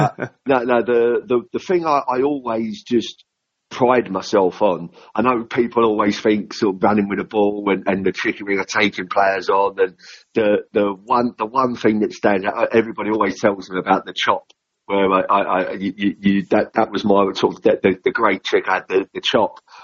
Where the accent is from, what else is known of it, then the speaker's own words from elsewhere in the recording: England, United Kingdom; There were games I didn't half get some stick from the crowd because I was English, and it was great for me.